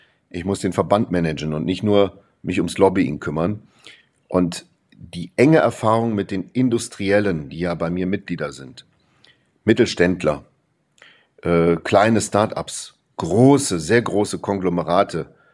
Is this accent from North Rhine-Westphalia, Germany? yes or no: no; Saarland, Germany; Ich liebe das Saarland. Ich bin dankbar, dass ich so viel hier bekommen habe.